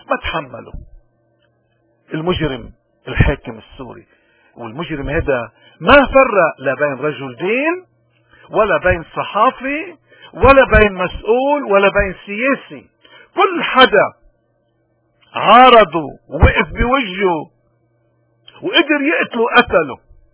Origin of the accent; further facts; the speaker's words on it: Lebanon; ونحن كلبنانيين على هالثقافة هيدي وعلى هالاسس الايمانية هيدي لازم ناخد مواقف